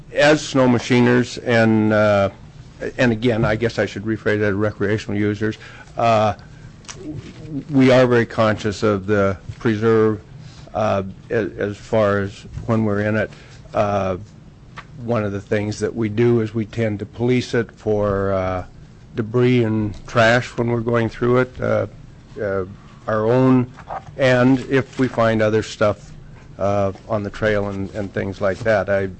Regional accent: Haynes, United States; I've was born and raised in Haynes. I've lived there for 60 years

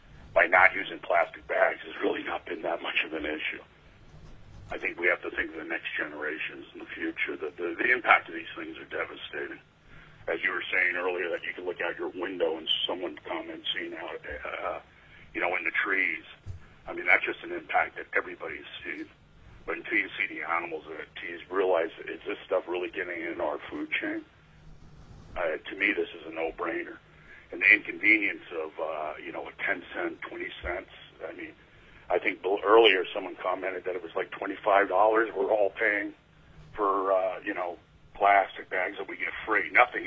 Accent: Chugiak, Alaska, United States; I'm from Chugiak, Alaska. I've been a fishing and hunting guide in Alaska since the early 80s.

